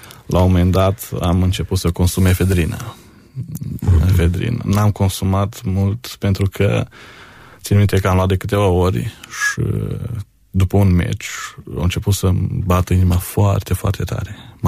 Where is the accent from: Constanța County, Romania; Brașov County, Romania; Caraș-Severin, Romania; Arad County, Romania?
Arad County, Romania; Șiria; tatăl meu și acum este antrenor de fotbal acolo la noi în sat, antrenor la Șiria, la copii, și încă de mic am practicat acest sport, fotbalul